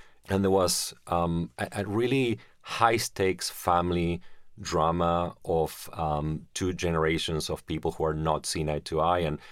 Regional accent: Argentina; Remember growing up in Argentina and just seeing how realities can change from one moment to the next.

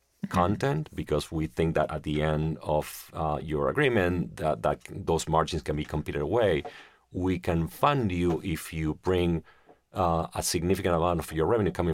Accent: Argentina; Remember growing up in Argentina and just seeing how realities can change from one moment to the next.

